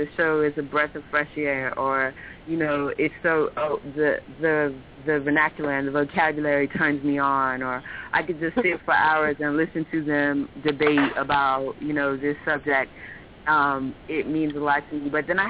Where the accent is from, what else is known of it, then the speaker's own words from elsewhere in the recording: Bermuda; And coming from a small island, I'm from Bermuda